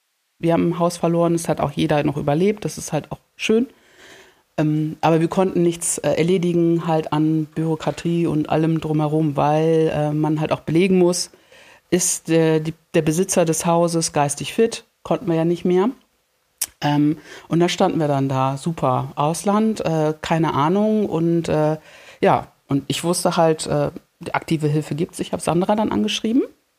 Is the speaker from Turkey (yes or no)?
yes; Turkey; Vor 2022 war, glaube ich, das Erdbeben bei uns in der Türkei.